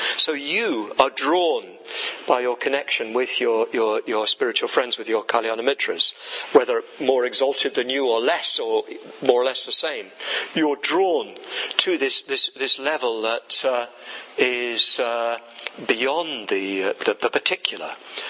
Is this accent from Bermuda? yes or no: no; England, United Kingdom; I'm English, even though my mother's a New Zealander and my father's a Scot. And I thought I was Scottish when I was brought up until I met working class Glaswegians